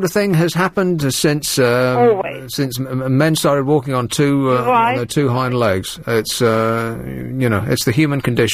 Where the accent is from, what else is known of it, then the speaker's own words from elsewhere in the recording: United Kingdom; being British